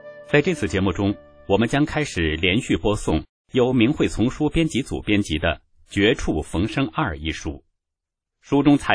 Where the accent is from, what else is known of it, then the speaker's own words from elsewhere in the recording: Sweden; moved away as an adult; also born or lived in Australia; now in Istanbul, Turkey; 我的原籍在地中海附近的马丁城的一个山区。在九岁的时候，我的家人带我移居到了瑞典。我在瑞典长大，并在那里读完了高中，然后去美国读书，然后我开始周游世界。在最近四年，我曾住在澳大利亚